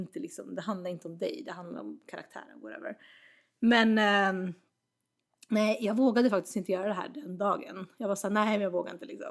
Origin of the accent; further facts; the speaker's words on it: Sweden; accent: Swedish; försöka få bort min svenska accent.